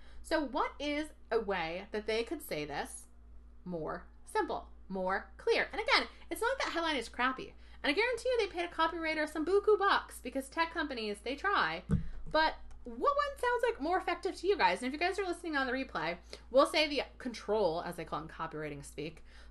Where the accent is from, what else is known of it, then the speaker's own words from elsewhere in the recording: New England, United States; like awesome or cool or totally or wicked because I'm from New England.